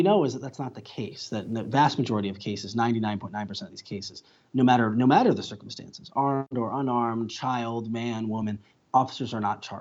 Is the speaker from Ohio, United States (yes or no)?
yes; Cleveland, Ohio, United States; Now, Cleveland's my hometown. It's where I grew up. It's where my family still lives.